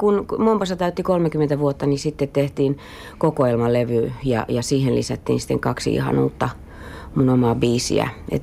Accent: Imatra, South Karelia, Finland; born there; Itse asiassa olen syntynyt Imatralla. Sen takia minä puhun mie ja sie. En ollenkaan siksi, että olen muuttanut Lappiin, vaan tämä on ihan minun oma kieli.

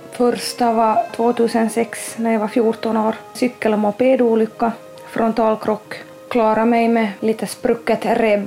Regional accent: Kärra, Southwest Finland, Finland; Jag är 32 år gammal. Född och uppvuxen här i Kärra, Dragsfjärd.

